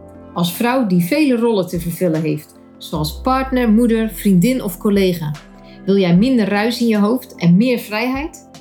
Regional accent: Terneuzen, Zeeland, Netherlands; born there; now in Roosendaal, Netherlands; Ik ben geboren in Terneuzen, dus een Zeeuwse. Nu woonachtig in Roosendaal. En ik ben gewoon opgegroeid, het gezin met een zusje.

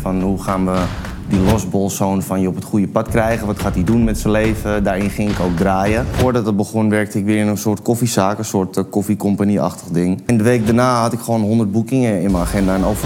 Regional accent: Landsmeer, North Holland, Netherlands; also born or lived in Amsterdam; Ik kom uit Amsterdam, maar heel snel naar Landsmeer verhuisd. Ja, wel bekend. En dat was eigenlijk gewoon een dorp

